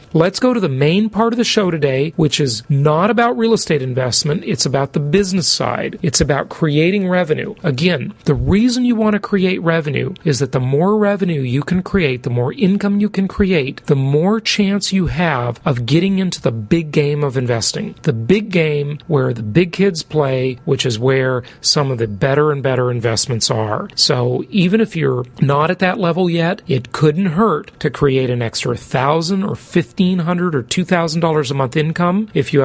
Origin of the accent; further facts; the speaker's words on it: California, United States; One is in Phoenix and one is in my hometown, Orange County, California.